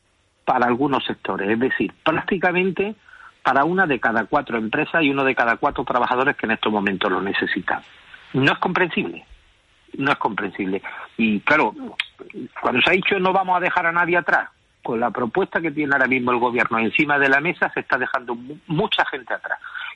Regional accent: Andalusia, Spain; porque yo soy andaluz

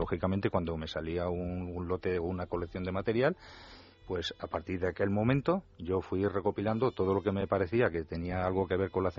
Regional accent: Úbeda, Andalusia, Spain; desde que yo era niño, pues siempre me ha gustado el cine, ¿no? Entonces yo recuerdo que yo soy de Úbeda, de la provincia de Jaén, y en los tiempos cuando era pequeño

